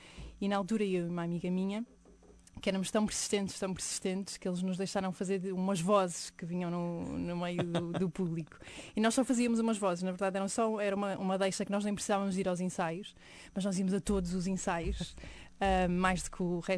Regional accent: Porto, Portugal; Sim, é verdade, sou do Porto.

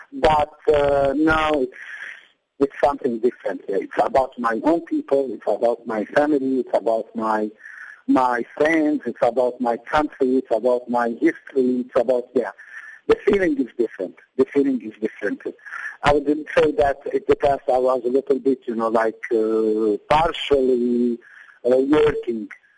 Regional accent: Aleppo, Aleppo Governorate, Syria; now in Damascus, Syria; I'm originally from Aleppo, but I'm based in Damascus

